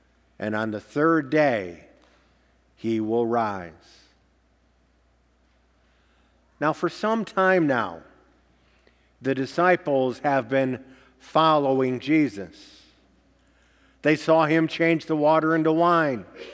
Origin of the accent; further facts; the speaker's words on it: Georgia, United States; born there; I'm going to try to follow my being fact that I was born in Georgia.